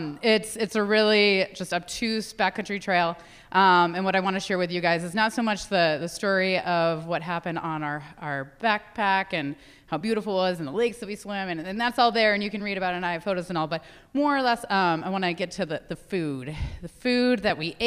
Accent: East Coast, United States

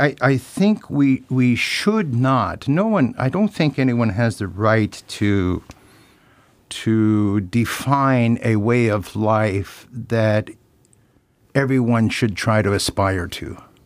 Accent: St. George Island, Alaska, United States; also born or lived in St. Paul Island; I grew up on St. George Island and St. Paul Island, both of which are, laboratories for essentially the environment, the marine environment.

